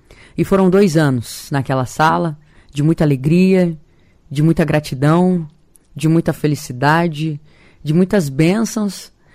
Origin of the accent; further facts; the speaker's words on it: Campo Mourão, Paraná, Brazil; now in Cascavel, Brazil; É uma menina de família muito humilde, que vim de Campo Mourão. Estou aqui hoje em Cascavel há 8 anos que eu resido aqui.